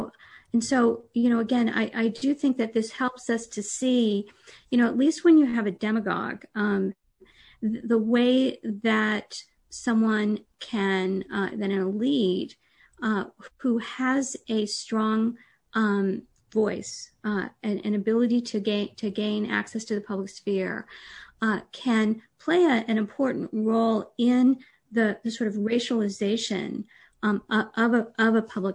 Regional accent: United States; as an American, I have to mention sort of he who should not be named, our last president

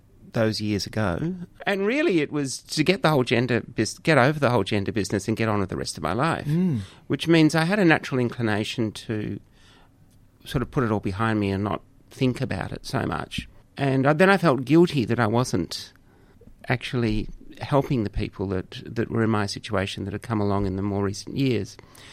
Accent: Brighton, South East England, United Kingdom; East Brighton. Probably broadly similar.

